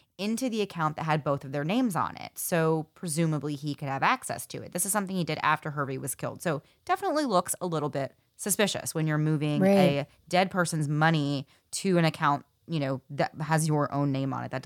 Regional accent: California, United States; now in Texas, United States; right before I moved here to Texas, right. I came from California because that happened.

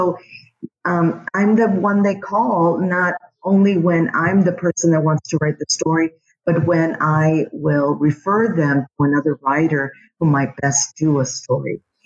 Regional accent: San Antonio, Texas, United States; I grew up on the West Side and went to high school here

